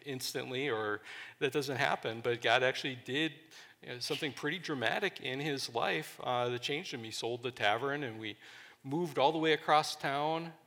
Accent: Wisconsin, United States; I was raised in Wisconsin, which if the rumors are true as far as how much they drink in Wisconsin, it really is. I lived in a little town of 500 people with four taverns

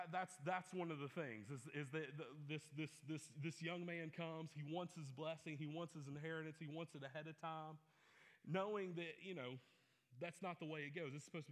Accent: the South, United States; I'm from the South, so I have my grandfather's shotgun, okay?

